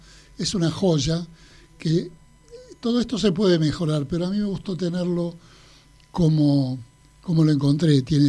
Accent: Italy; Soy italiano, por eso me invitó el embajador, o la embajada, mejor dicho

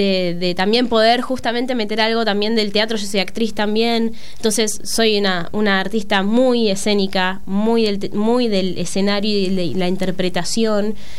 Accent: Buenos Aires, Argentina; yo me crié en Buenos Aires, en el barrio Mataderos, desde la adolescencia de ahí en adelante.

